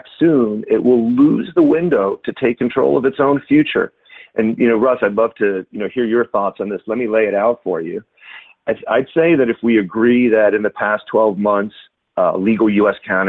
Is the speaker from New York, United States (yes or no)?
yes; New York, United States; I'm a dad. I've got three great kids. I grew up in New York.